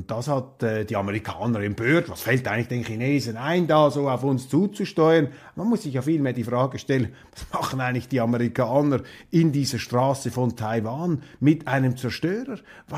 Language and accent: German; Switzerland; Aber das ist doch für mich jetzt als Schweizer, als Neutraler, absolut verwerflich